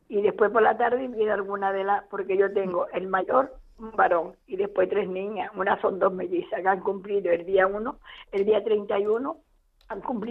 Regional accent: Huelva, Andalusia, Spain; Bueno, yo soy de Huelva, pero me tuve que ir al hospital sin tener ganas de ir

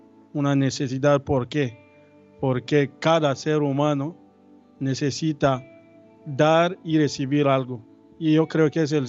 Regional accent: DR Congo; Soy de la República Democrática del Congo.

